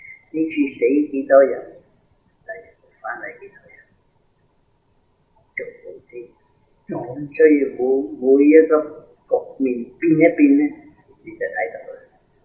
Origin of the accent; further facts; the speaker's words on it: China; 所以我哋中國人講天生天養